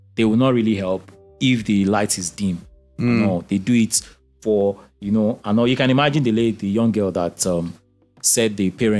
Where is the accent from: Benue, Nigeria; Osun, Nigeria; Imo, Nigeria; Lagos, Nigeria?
Osun, Nigeria; And then Osun State Governor, that's my home state.